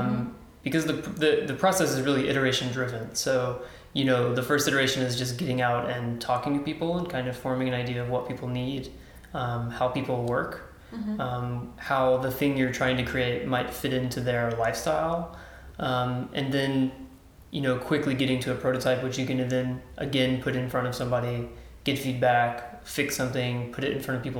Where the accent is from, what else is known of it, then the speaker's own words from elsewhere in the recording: Texas, United States; now in Prague, Czechia; I'm from Texas originally, so the US.